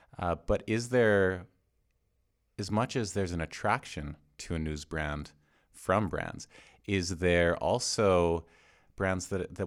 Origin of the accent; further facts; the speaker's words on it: Canada; I'm Canadian, so I tend to watch. Most Canadians are pretty enthralled.